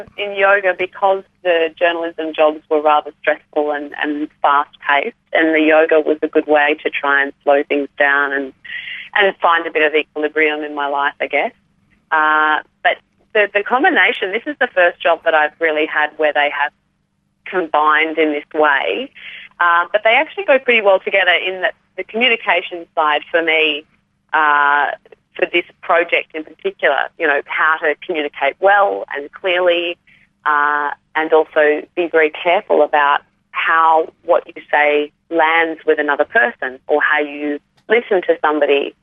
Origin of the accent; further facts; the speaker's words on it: Perth, Western Australia, Australia; I always make a point of coming back to my hometown of Perth.